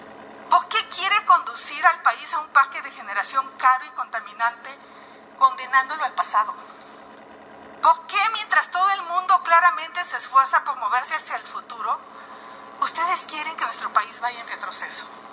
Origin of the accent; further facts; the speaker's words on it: Hidalgo, Mexico; Yo soy hidalguense y es un horror vivir en ese lugar.